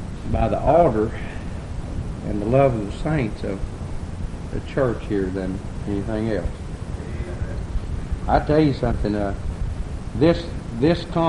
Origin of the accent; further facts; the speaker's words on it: Dearborn, Michigan, United States; born there; accent: southern; Some of you have had an opportunity to laugh at my southern brogue. Go ahead. I was born over here in Dearborn.